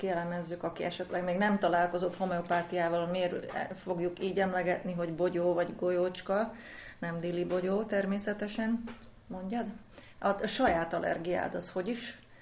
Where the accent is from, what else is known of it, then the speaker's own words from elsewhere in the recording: Upper Hungary, Slovakia; én délvidéken, Szabadkán, Reni pedig felvidéki magyarként, akárcsak jó magam is